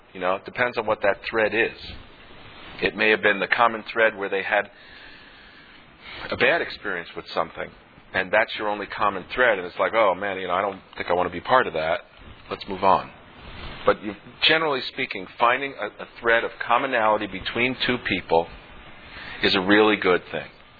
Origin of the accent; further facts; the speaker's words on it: New York, United States; We come from the New York metropolitan area